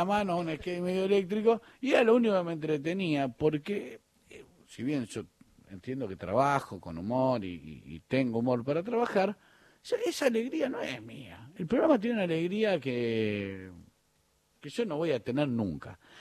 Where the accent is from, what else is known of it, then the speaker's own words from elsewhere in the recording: Rosario, Santa Fe, Argentina; moved away; Yo vine de Rosario para ser guionista.